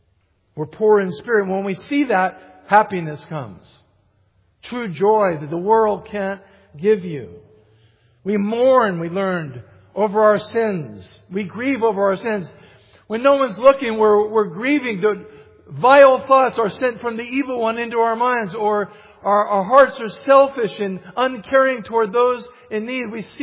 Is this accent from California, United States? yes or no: yes; California, United States; I grew up in California.